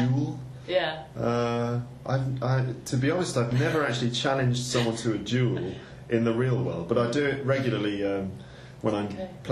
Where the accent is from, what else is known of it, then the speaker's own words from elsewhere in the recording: United Kingdom; I'm British, I can't do high fives.